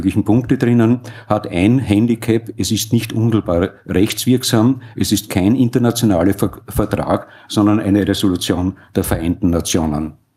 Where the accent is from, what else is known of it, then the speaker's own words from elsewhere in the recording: Austria; accent: Austrian; Vielleicht noch zur Anmerkung für alle, die meinen Dialekt oder Einschlag österreichischer Aussprache nicht verstehen.